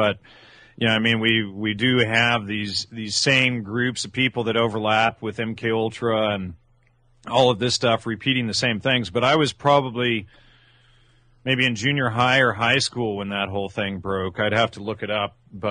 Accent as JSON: {"language": "English", "town": "Calimesa", "region": "California", "country": "United States", "tie": "born or raised there", "said": "I grew up in the Inland Empire. I grew up in a little town called Calum Mesa, which is next to a little town called Yucaipa."}